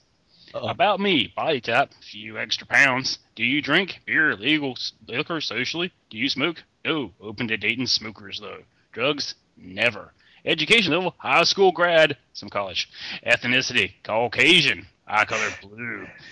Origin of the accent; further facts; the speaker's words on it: Indianapolis, United States; I'm 23 from Indianapolis, Minnesota.